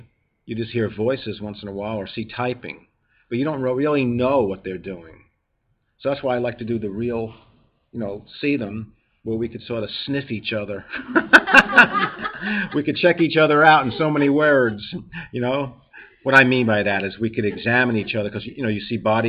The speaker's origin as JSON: {"language": "English", "region": "New York", "country": "United States", "said": "sometimes I'm from New York and I do go a little quick."}